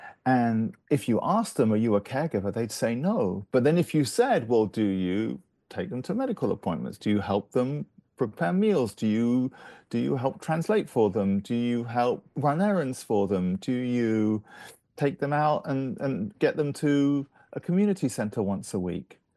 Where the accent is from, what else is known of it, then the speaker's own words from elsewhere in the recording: England, United Kingdom; you can tell from my accent, I'm English in origin, as is my wife, and her mother lives in England.